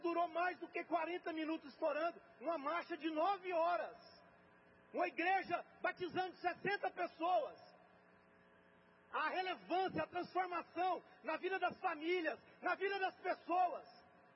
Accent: Anápolis, Goiás, Brazil; born there; nós que somos de Anápolis, eu que nasci aqui nessa cidade, tenho 50 anos

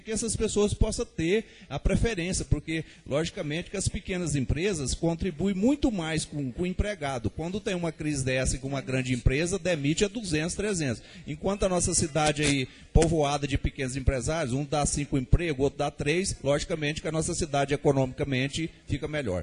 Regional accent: Goiás, Brazil; eu fui criado na Jaiara, tem mais de 60 anos.

